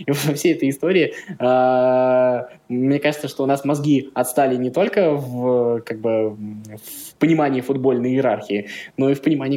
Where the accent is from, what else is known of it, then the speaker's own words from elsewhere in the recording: Russia; мы из России, народ простой, как говорится.